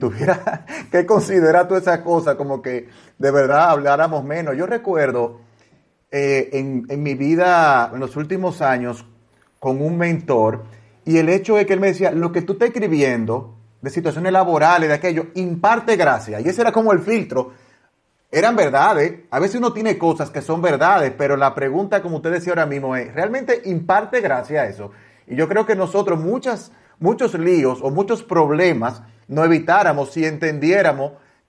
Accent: Dominican Republic; uno como dominicano, yo no sé si le pasa a nuestros amigos de otro país aquí

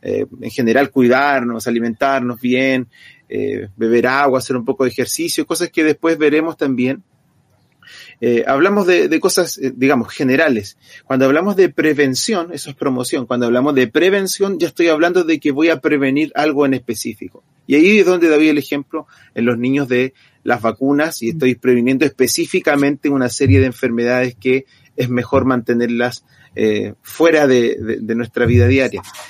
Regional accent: Chile; las principales enfermedades que nos afectan el día de hoy como sociedad, como chilenos

